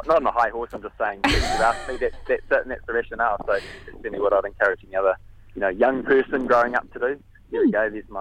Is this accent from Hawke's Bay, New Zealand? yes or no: no; West Auckland, Auckland, New Zealand; You know, I grew up in West Auckland